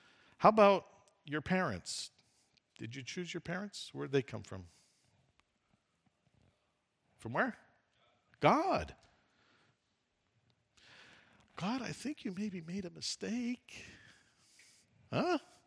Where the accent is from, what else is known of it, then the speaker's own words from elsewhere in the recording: Canada; And I'm Canadian.